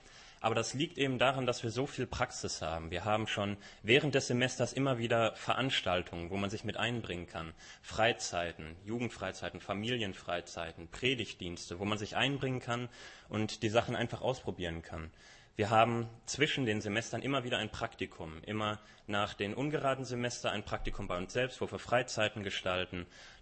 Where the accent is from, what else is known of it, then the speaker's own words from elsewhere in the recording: Adelshofen, Germany; ich komme auch aus Adelshofen